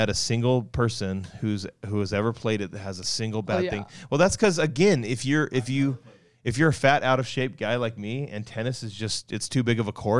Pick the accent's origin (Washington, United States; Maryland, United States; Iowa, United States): Washington, United States; I grew up in Washington, so we didn't know anything about hockey